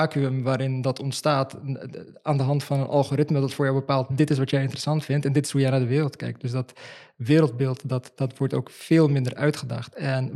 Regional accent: Morocco; die mensen zien mijn naam en die weten dat ik gewoon een Marokkaanse jongen ben

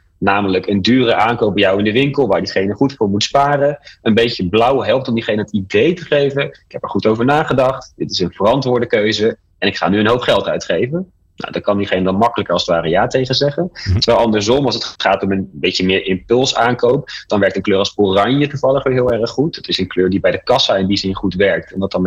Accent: Netherlands; Wij als Nederlanders staan bekend als zuinig en voorzichtig en al dat soort dingen. Het is niet per se in het brein dat wij als Nederlanders anders zijn dan anderen.

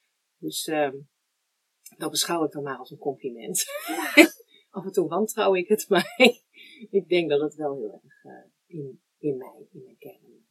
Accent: Delft, South Holland, Netherlands; born there; En ik ben geboren in Delft. En mijn ouders woonden toen in een huis bij mijn grootouders in. Dus mijn geboortegrond, dat is in Rijswijk, is in huis bij mijn opa en oma.

